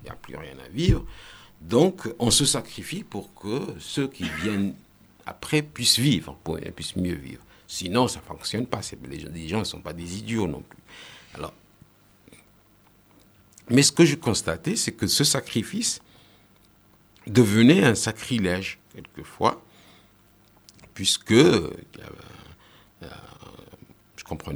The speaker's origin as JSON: {"language": "French", "country": "Chad", "said": "Si je meurs, bon, je vais penser que je suis tchadien ou je suis de tel ou tel pays."}